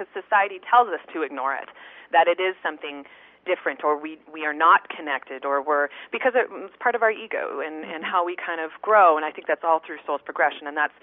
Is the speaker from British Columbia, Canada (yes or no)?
no; Ottawa, Ontario, Canada; growing up in Ottawa, Ontario